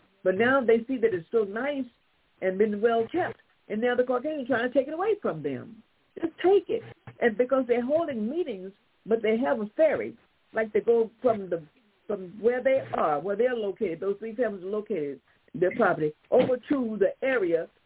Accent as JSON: {"language": "English", "town": "Nashville", "region": "Tennessee", "country": "United States", "tie": "born there", "said": "at Meharry Medical Hospital, the same place I was born in Nashville, Tennessee."}